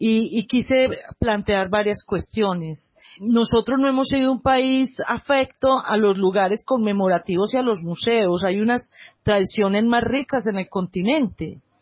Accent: Antioquia, Colombia; accent: Antioquian; soy antioqueña, como lo delata mi acento.

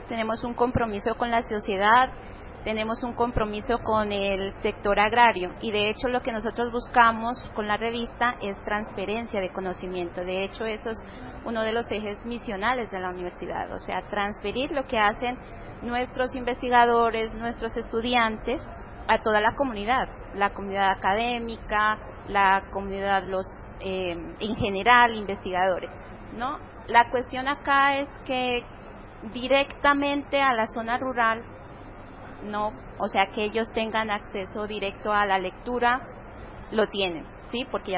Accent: Bogotá, Colombia; como somos de Bogotá

